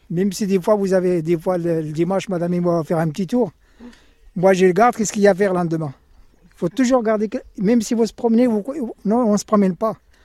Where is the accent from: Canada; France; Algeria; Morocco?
Morocco; moved away